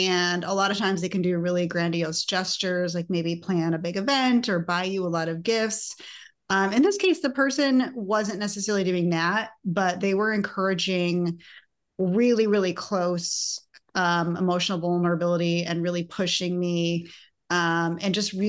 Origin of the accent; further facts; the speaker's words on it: Michigan, United States; also born or lived in China; now in Chicago, United States; I originally grew up in Michigan. After Michigan, I lived in China for 2 years. And then I've been in the Chicago area since 2005.